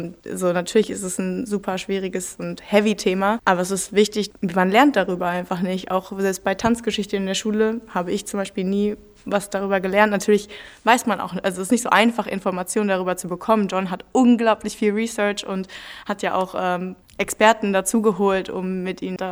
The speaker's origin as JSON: {"language": "German", "country": "Germany", "said": "Damals war ich 18 Jahre alt und ich komme aus Deutschland."}